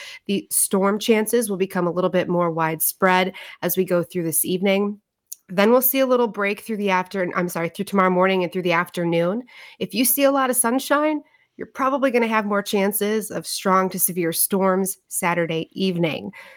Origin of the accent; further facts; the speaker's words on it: Illinois, United States; I am from Illinois.